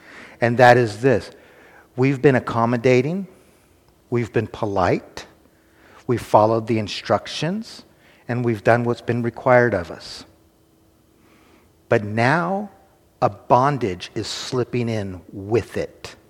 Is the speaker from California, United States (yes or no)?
yes; California, United States; All right, I'm from California. We absolutely do not eat frog legs there.